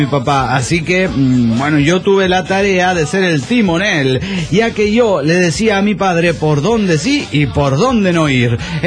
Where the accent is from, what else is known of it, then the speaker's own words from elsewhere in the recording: Mexico City, Mexico; del DF mexicano.